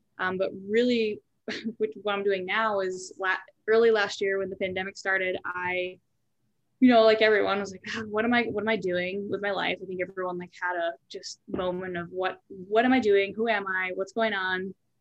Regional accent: Edina, Minnesota, United States; So high level, I grew up in Edina. So local gal

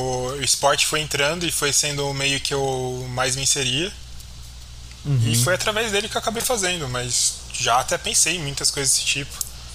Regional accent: Campinas, São Paulo, Brazil; a minha infância é que em Campinas é uma cidade do interior, muito forte, uma cidade do interior. Tudo bem que Bauru é uma cidade do interior, que é onde eu fiz faculdade, mas Campinas é uma cidade do interior muito forte.

